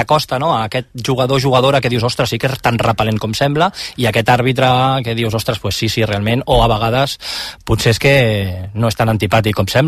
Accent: Barcelona, Catalonia, Spain; tots dos som de la Verneda, jugàvem al Sant Martí, jugava l'Adrianenc, i venim d'allà, del barri.

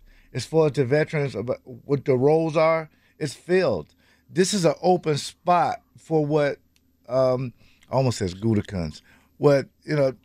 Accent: Cleveland, Ohio, United States; Because I'm from Cleveland.

